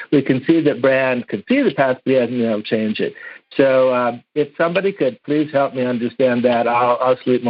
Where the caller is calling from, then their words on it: Scottsdale, Arizona, United States; I'm calling from Scottsdale.